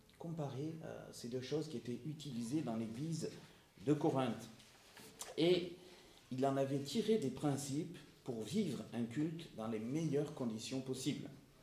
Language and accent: French; Istres, Provence-Alpes-Côte d'Azur, France; Je viens d'Istres, je fais partie d'une église des communautés assemblées évangéliques de France depuis une trentaine d'années. Et nous sommes donc des chrétiens protestants évangéliques comme vous.